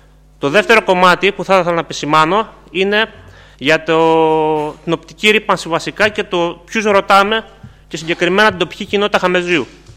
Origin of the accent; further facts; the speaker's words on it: Mesa Moulianá, Crete, Greece; για όσους δεν με ξέρετε, και είμαι γεωγράφος στο επάγγελμα και είμαι από εδώ από τη Σιτία, από τα Μέσα Μουλιάνα συγκεκριμένα.